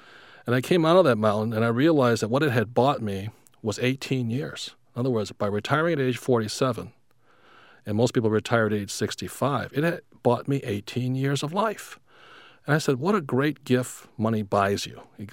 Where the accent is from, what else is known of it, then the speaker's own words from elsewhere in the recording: Hawaii, United States; I was raised in Hawaii.